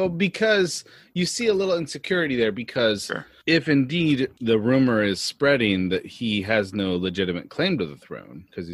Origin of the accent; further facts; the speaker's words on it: California, United States; when people ask where we grew up, we always say Northern California or Bay Area. We do not want to be associated with Southern California.